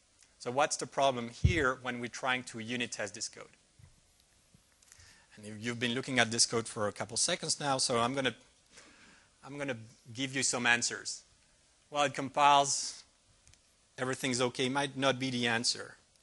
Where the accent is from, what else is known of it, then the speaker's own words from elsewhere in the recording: Belgium; now in Redmond, United States; but you can see in my name that actually I'm from Belgium